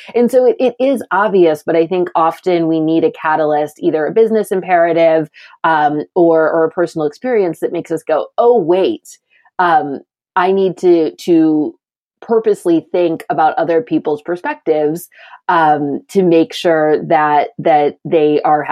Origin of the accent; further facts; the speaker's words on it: Michigan, United States; I'm from Michigan. And so the big three automakers are way heavy on all of our minds there.